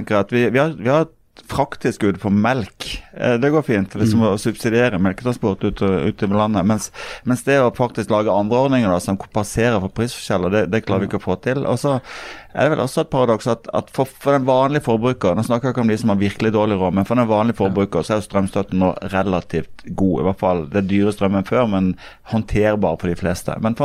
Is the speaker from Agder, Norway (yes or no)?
yes; Agder, Norway; Som du hører, vi er jo fra Sørlandet